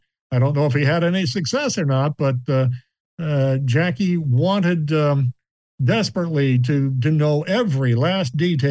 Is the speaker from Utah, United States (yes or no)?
no; Cape Girardeau, Missouri, United States; in my hometown of Cape Girardeau, Missouri, in 1941.